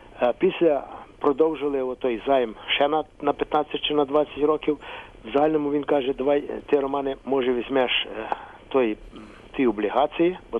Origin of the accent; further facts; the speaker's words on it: Lviv Oblast, Ukraine; А я з Львівщини